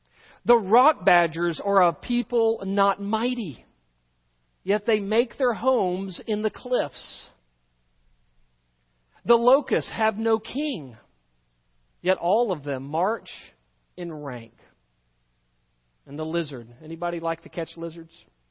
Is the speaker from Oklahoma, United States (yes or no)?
no; Texas, United States; born there; Well, some would say that I came from another country. I was born in Texas. It's a great place.